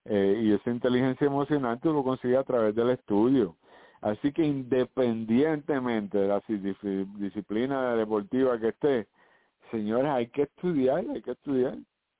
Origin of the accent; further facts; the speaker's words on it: Ponce, Puerto Rico; Yo soy de Ponce, nacido y criado en Ponce